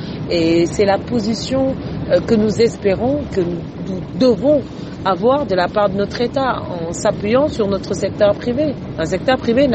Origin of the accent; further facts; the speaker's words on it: Senegal; Nous sommes des Sénégalais. Moi, je dis le Sénégal d'abord.